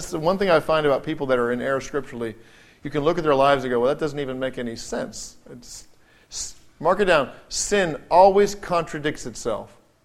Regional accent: England, United Kingdom; When I was a youngster growing up in England, Maggie Thatcher was a prime minister of England.

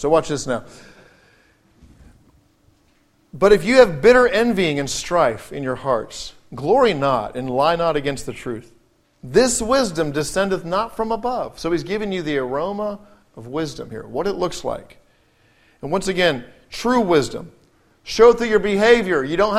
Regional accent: England, United Kingdom; When I was a youngster growing up in England, Maggie Thatcher was a prime minister of England.

